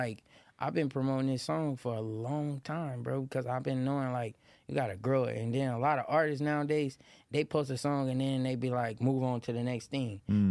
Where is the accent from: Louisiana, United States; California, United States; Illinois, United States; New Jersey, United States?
California, United States; Watts; also born or lived in Lynwood; So, okay, I was born in Linwood, California at St. Francis Hospital. And I grew up on the 103rd. I actually lived on 103rd, right across, right. My backyard was the train tracks.